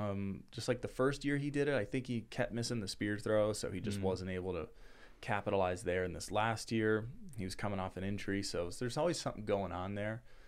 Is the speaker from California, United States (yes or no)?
yes; California, United States; Now, I grew up in Southern California with, like, everything I need around me.